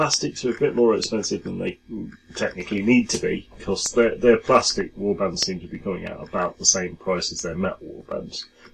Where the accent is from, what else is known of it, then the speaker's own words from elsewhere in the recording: United Kingdom; Well, we are British. We are good at it. We've practiced it for centuries.